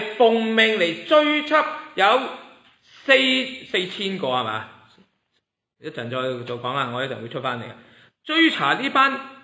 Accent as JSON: {"language": "Chinese", "country": "Canada", "said": "我发觉其实我们大部分加拿大人呢，对所谓身为加拿大人这份情呢就很稀薄的。"}